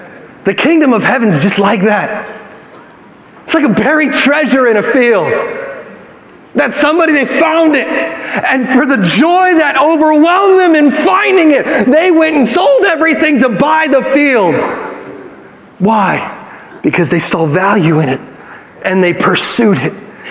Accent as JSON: {"language": "English", "town": "Yucaipa", "region": "California", "country": "United States", "tie": "born or raised there", "said": "I grew up in Yucaipa. Yucaipa's the country. Well, it's not the country anymore."}